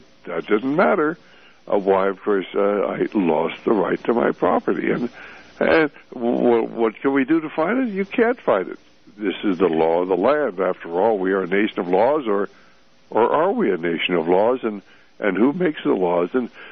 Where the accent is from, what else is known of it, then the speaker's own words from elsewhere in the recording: United States; Why, I'm an American, you know, I have the rights to do with my property what I want